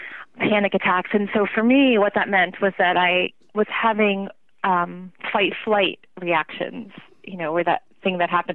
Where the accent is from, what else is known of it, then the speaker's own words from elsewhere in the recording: New York City, New York, United States; born there; I was born in Queens, and we lived very near an airport.